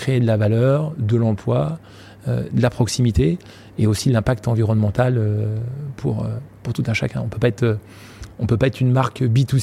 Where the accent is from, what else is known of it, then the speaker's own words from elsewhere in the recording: Rennes, Brittany, France; en tant que Breton, Rennais, créant de l'emploi à Rennes